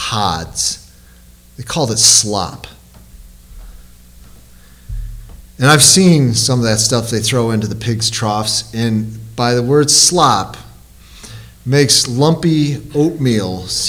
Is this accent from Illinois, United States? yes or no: yes; Aurora, Illinois, United States; Now, I'm from Illinois, and it's nothing but farmland and corn once you get past a certain point. You know, back where I lived, I mean, Randall Road in Aurora, Illinois, was like the end of the world.